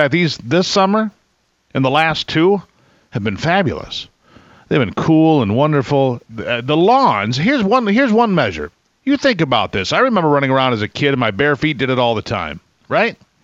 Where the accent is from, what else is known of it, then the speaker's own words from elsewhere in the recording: Michigan, United States; When I was a kid, growing up in Michigan, before we had air conditioning, so it was really kind of a critical thing.